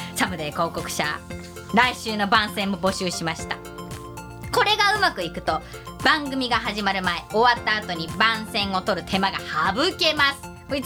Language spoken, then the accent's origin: Japanese; Hiroshima, Japan; 私は広島出身で、両親とかおじいちゃんおばあちゃん広島弁だから、